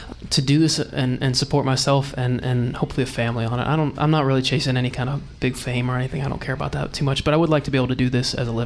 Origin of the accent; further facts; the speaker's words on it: Ohio, United States; I'm from Ohio. It's like 10 hours away.